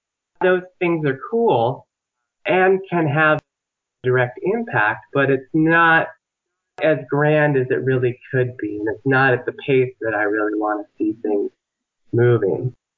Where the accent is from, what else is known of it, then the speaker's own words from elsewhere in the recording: San Diego, California, United States; Growing up in San Diego, when I wanted to learn about sustainability, permaculture, natural building, I had to go out somewhere else to learn these types of things.